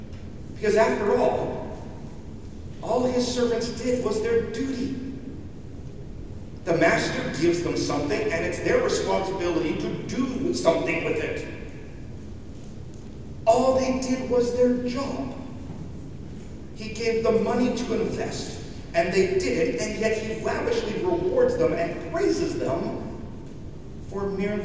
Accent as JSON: {"language": "English", "country": "Canada", "tie": "born or raised there", "said": "Growing up in Canada, we have heard it said"}